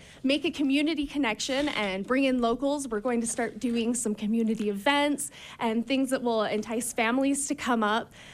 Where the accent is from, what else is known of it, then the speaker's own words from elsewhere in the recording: Ogden, Utah, United States; now in Draper, United States; I'm from Ogden originally, where we don't have avalanches like the Little Cottonwood Canyon and Big Cottonwood Canyon do. So I moved to Draper during that big snowstorm.